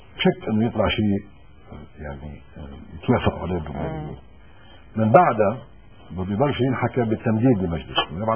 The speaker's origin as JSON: {"language": "Arabic", "country": "Lebanon", "said": "نحن كلبنانيين علينا أن لا نتساهل أو لا نستسهل عملية التمديد"}